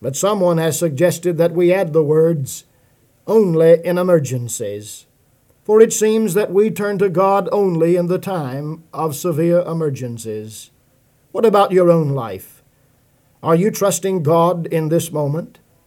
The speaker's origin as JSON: {"language": "English", "country": "United States", "tie": "born there", "said": "I am an American by birth and by choice. I was born in America, and I have chosen to remain in the land of the free and the home of the brave."}